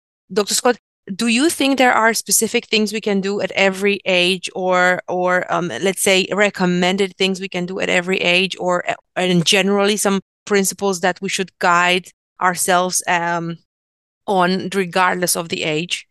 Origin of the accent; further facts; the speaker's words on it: Romania; I grew up in Romania.